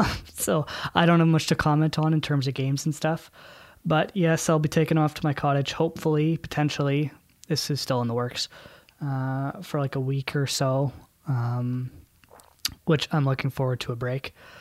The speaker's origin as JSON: {"language": "English", "region": "Scotland", "country": "United Kingdom", "said": "I'm Scottish. Very, very Scottish."}